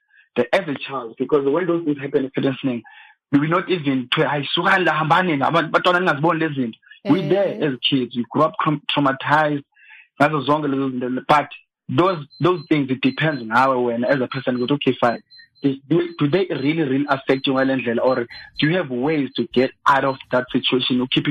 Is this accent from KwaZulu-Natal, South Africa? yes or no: no; Eastern Cape, South Africa; also born or lived in Alexandra; Mm-hmm. I was born in Alexandra, but grew up in Tisloot, all the way from Eastern Cape.